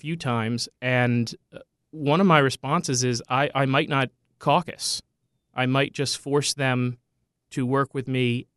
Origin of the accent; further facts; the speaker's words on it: Delaware, United States; also born or lived in Texas; Well, I was born and raised in Delaware, aside from a few years that I lived in Texas.